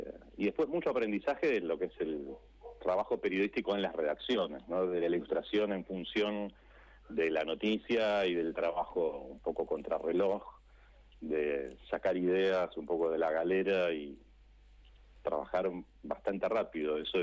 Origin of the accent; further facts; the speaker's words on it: Buenos Aires, Argentina; now in Mercedes, Argentina; yo soy de Capital